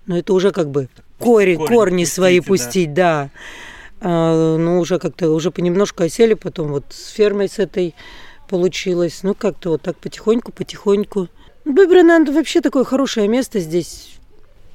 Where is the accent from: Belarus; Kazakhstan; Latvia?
Latvia; Vecumnieki; now in Bebrene, Latvia; Ну, мы из Вецумника вообще.